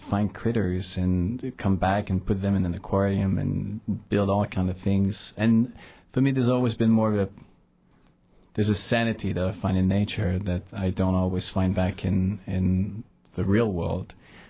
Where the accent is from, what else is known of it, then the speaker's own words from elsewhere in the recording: Quebec, Canada; English is a second language; now in United States; Yes, I'm French-Canadian, so I was come from Quebec, and then I've been living in the States for about 15 years